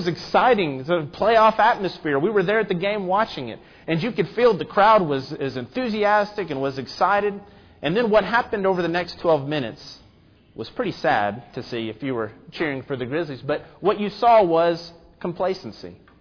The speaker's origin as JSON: {"language": "English", "town": "Memphis", "region": "Tennessee", "country": "United States", "tie": "born or raised there", "said": "Growing up in Memphis, I was always very ready to root for some Memphis teams."}